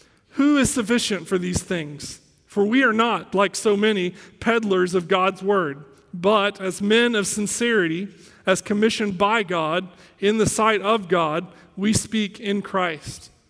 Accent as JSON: {"language": "English", "region": "Kentucky", "country": "United States", "said": "Just came here in June and am settling in well to East Texas. We're from Kentucky, so there's a little bit of culture there that's similar, but also a lot that is different."}